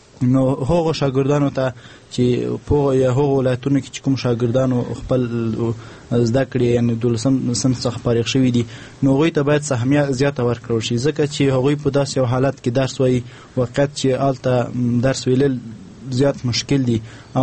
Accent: Logar, Afghanistan; زه د لوګر ولایت اوسیدونکی یم او د شهید غلام نبی سمسور لعلی لیسې څخه په 1992 کال کې په لومړۍ درجه فارغ شوی یم

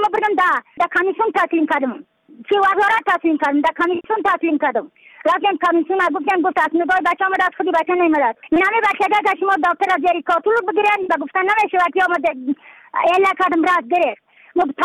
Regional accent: Badakhshan, Afghanistan

